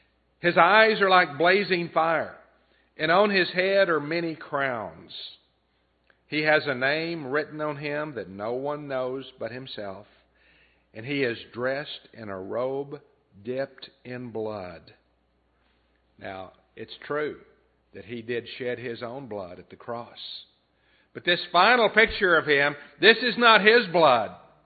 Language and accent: English; Texas, United States; I grew up in West Texas, and we had a cellar in the backyard, and it was made of cement.